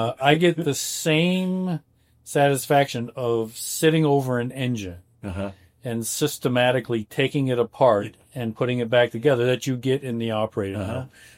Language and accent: English; Buffalo, New York, United States; I grew up in Buffalo. My parents are still there.